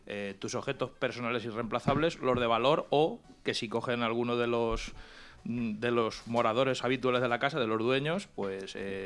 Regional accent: Valencia, Valencian Community, Spain; Y que como valenciano lo conozco desde dentro, es decir, conozco auténticas... maravillas, auténticas proezas de gente de aquí de Valencia

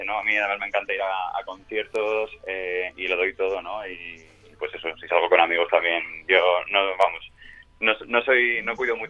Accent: Alicante, Valencian Community, Spain; Yo soy alicantino

